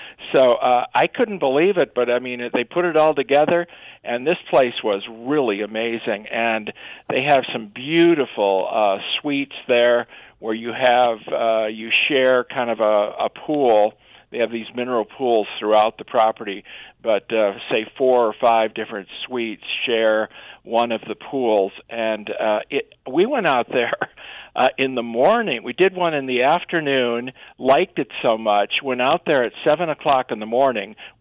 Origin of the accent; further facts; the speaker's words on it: Chicago, Illinois, United States; when I was, of course, growing up in Chicago on the north side, North Shore of Chicago